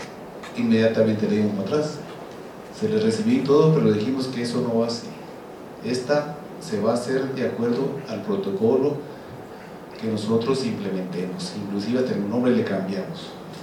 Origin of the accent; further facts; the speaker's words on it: Mexico; Recuerdo claramente cuando llegaron a mi pueblo, allá a Loma de Barco